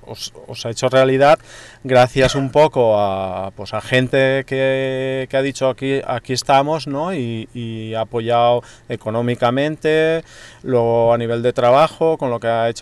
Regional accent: Alcudia de Crespins, Valencian Community, Spain; born there; de inicio el agua viene de donde yo nací

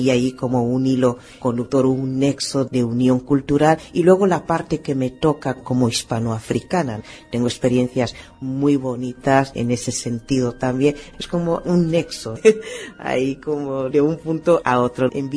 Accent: Bata, Litoral, Equatorial Guinea; also born or lived in Malabo / Valencia, Spain; yo soy de Bata, sobre todo en mi pueblo, en Lía, es un pueblo de Bata, un poco de todo. Los 3 espacios donde más tiempo he pasado pues han sido efectivamente en mi pueblo, en Bata, en Malabo, la capital del país, y luego en Valencia.

